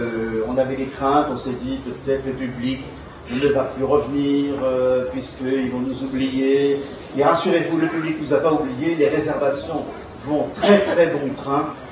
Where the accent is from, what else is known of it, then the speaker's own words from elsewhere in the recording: France; moi, je suis français